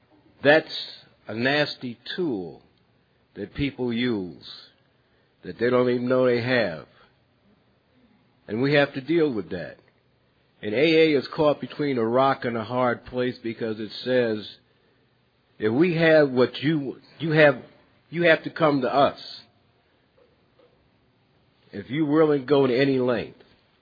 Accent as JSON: {"language": "English", "region": "New York", "country": "United States", "said": "And I told a judge once, I said, because I'm from New York"}